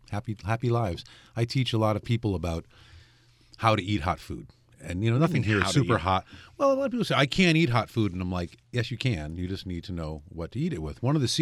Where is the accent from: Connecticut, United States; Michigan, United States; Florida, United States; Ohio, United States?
Connecticut, United States; Because I'm from Connecticut.